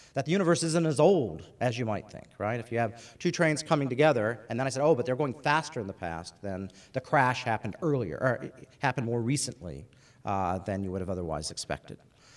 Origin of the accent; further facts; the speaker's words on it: Alaska, United States; I grew up in Alaska. We have beer, and we have whiskey, but wine, not a lot of.